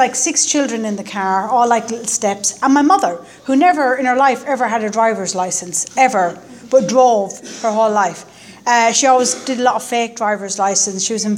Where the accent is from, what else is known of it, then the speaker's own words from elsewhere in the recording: Ireland; I was born and raised in Ireland